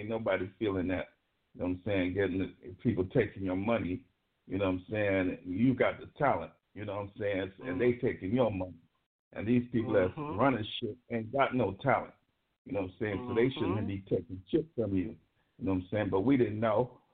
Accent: San Francisco, California, United States; from San Francisco, like I said.

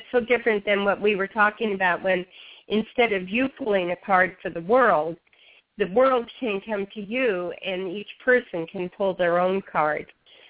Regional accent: Southwest, United States; now in Bellingham, United States; I grew up in the Southwest, and there are still parts of the Southwest that just feed my soul

